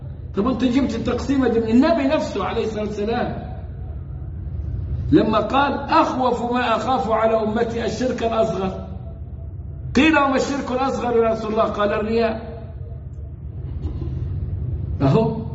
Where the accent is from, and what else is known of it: Egypt